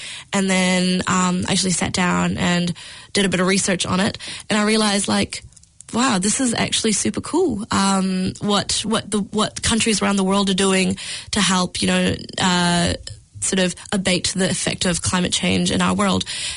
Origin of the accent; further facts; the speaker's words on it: New Zealand; growing up in New Zealand, I have sort of grown up with nature around me